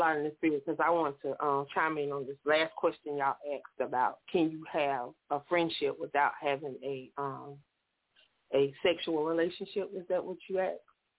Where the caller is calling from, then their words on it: Myrtle Beach, South Carolina, United States; I'm calling from Myrtle Beach.